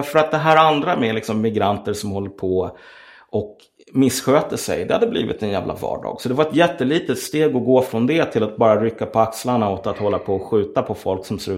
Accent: Umeå, Västerbotten County, Sweden; born there; jag är född på Umeå BB

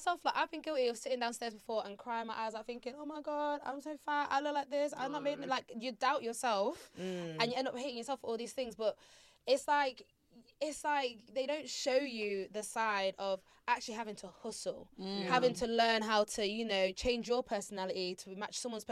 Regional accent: Texas, United States; I'm from down south. I don't want these American girls to come after me. I want to go West in America. I'm from Texas.

